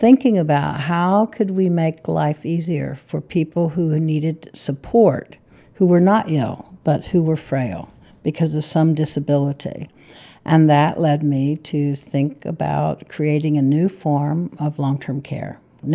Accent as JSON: {"language": "English", "town": "War", "region": "West Virginia", "country": "United States", "tie": "born or raised there", "said": "I was born in War, West Virginia, which is the southernmost city in West Virginia, and I spent my early years there."}